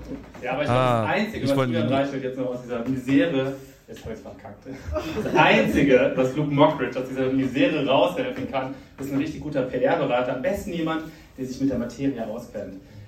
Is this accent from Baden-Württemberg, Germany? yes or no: no; Cologne, North Rhine-Westphalia, Germany; ich komme aus Köln